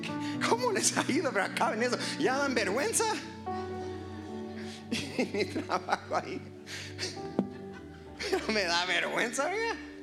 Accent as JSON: {"language": "Spanish", "country": "Mexico", "said": "Tú sabes que como buenos mexicanos siempre we make it happen, pase lo que pase."}